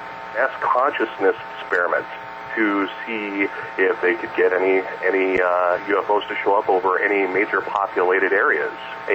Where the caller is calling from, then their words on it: Wisconsin, United States; from Wisconsin.